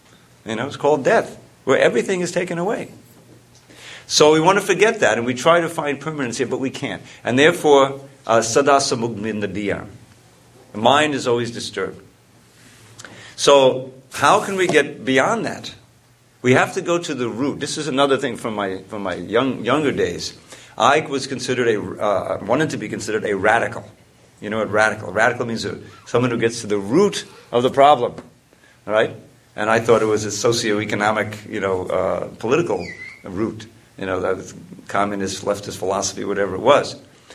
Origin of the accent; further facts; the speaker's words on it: United States; born there; I was born in America, so I'm an American, others were born in another country.